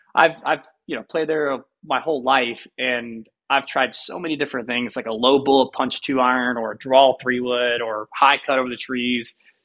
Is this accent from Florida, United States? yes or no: yes; Hialeah, Florida, United States; And, you know, I grew up in Hialeah, Florida. We never even thought PGA Tour was even the mine.